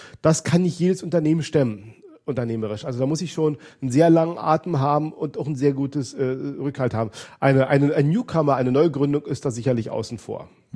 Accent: Berlin, Germany

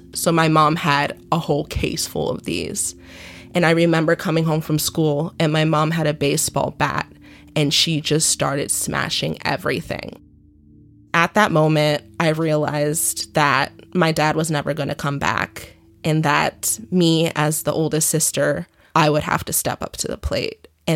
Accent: Michigan, United States; And growing up in Michigan, it was very hard because nobody would think my mom was my mom.

